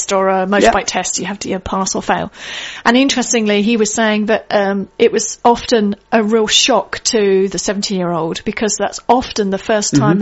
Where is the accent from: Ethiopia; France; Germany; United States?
Germany; accent: German; English is a second language; I've pronounced that correctly with my German accent.